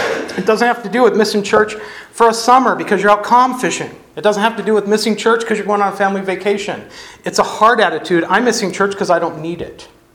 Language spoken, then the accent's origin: English; United States; I call the shots. I think I'm correct. I'm an American.